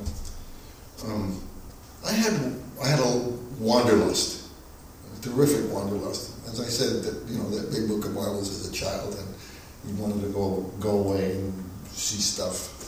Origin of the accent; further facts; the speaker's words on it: Queens, New York, United States; Well, the neighborhood was called Sunnyside. Still is. And it's, I grew up at near the corner of 46th Street and Queens Boulevard in Queens.